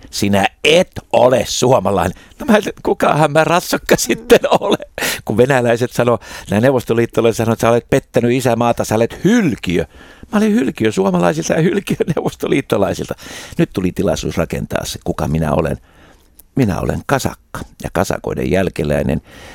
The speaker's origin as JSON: {"language": "Finnish", "country": "Russia", "said": "mä joudun vastuuseen siitä, että mä oon venäläinen"}